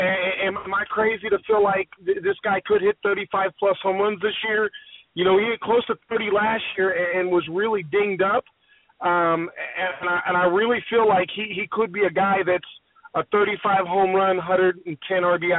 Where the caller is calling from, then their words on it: West Coast, United States; Hey, what's up, Major? I was just calling in to listen in. … out here on the West Coast.